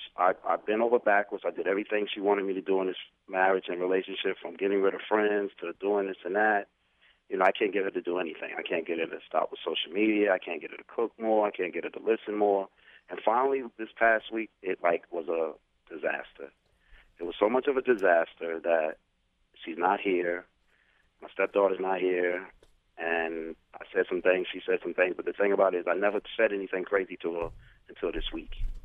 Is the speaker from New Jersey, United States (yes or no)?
yes; Newark, New Jersey, United States; now in Willingboro, United States; You know, I married a beautiful woman, and we're from Newark, New Jersey, and I moved us out here to Willingboro, close to Philadelphia